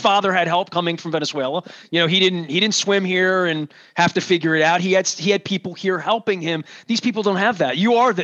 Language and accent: English; United States; I moved this weekend with boxes. I'm American.